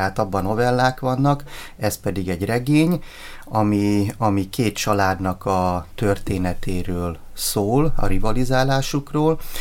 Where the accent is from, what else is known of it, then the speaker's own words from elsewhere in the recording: Miskolc, Borsod-Abaúj-Zemplén, Hungary; Hát én a Diósgyőri vár mellett nőttem fel, tehát gyerekkoromban mindig ott szaladgáltam.